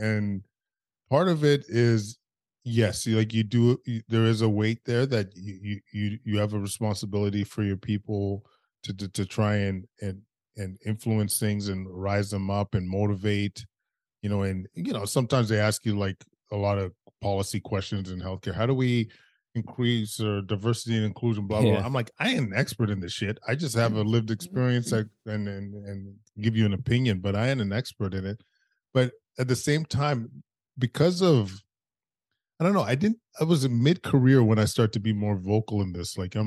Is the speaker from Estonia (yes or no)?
no; Edmonton, Alberta, Canada; growing up in Edmonton, you kind of have a you have a racist existence.